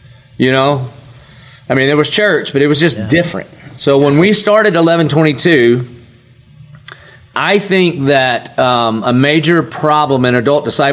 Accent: the South, United States; So I grew up in the South, and so we all thought we were Christians because our grandma almost went to church.

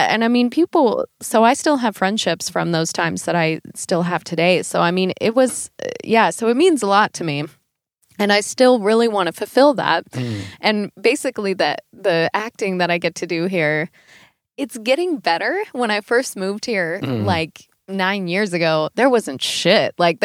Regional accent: United States; now in Sweden; I also both as an American, you know, we can always rely and lean on making fun of Swedish culture.

